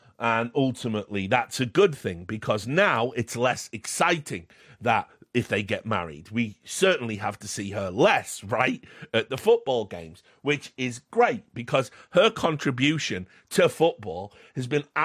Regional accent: United Kingdom; speaking as a British guy that's followed it since the late 80s

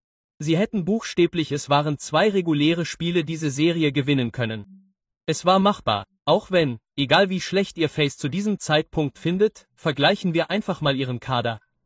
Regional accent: England, United Kingdom; Wo ich herkomme, in England

